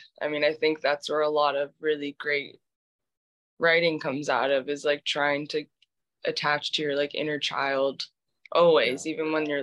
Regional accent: New York City, New York, United States; I mean, I grew up in Meatpacking District, like West Village area.

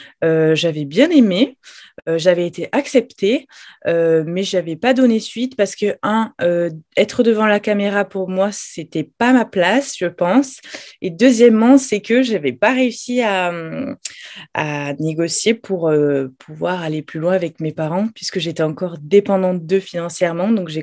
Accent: Toulouse, Occitanie, France; à la base, je suis toulousaine et j'ai fait des études de commerce

